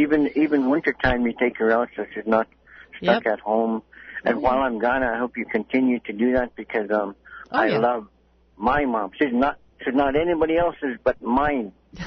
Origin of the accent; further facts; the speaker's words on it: Bethel, Alaska, United States; It's my hometown.